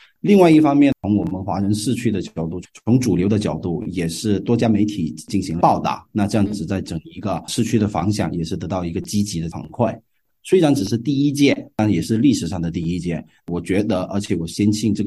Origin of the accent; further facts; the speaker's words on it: China; moved away as an adult; now in Australia; 我是在国内长大的，然后我来到这边接受这边的高等教育